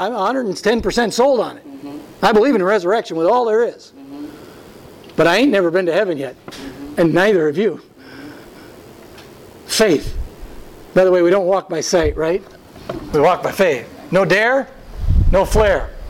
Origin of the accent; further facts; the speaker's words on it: California, United States; Now, I'm from Southern California.